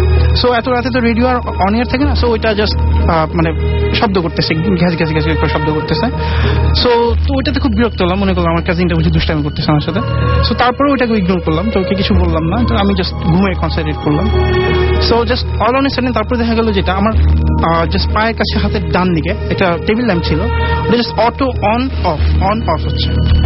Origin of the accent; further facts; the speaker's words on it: Narayanganj, Dhaka Division, Bangladesh; আমি নারায়ণগঞ্জ থেকে এসেছি।